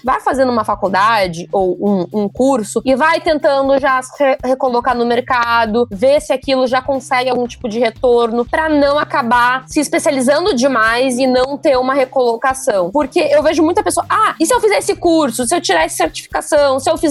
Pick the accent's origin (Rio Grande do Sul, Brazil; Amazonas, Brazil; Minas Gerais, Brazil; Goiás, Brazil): Rio Grande do Sul, Brazil; moved away as an adult; now in São Paulo, Brazil; eu sou gaúcha e acabei me mudando para São Paulo para trabalhar na Suno, então aproveitei já para morar pertinho